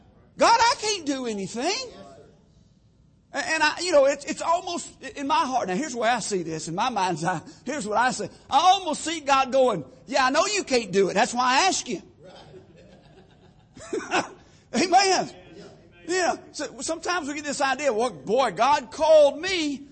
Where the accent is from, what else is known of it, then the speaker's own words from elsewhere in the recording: Texas, United States; where I come from, we'd call it a bayou. I come from South Texas.